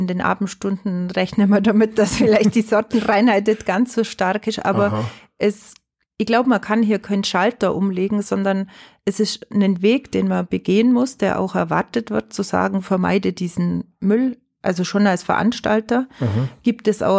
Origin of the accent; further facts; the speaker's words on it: Allgäu, Germany; weil ich mich wirklich als Allgäuerin empfinde